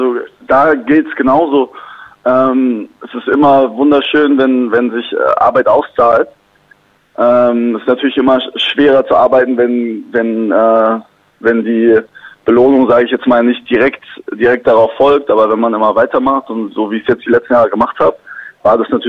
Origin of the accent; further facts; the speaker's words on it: Berlin, Germany; also born or lived in Cologne; Ich bin in Köln geboren, aber Ich bin, glaube ich, nur zwei nach Berlin gezogen, deswegen habe ich von Köln nicht mehr wirklich viel mitbekommen.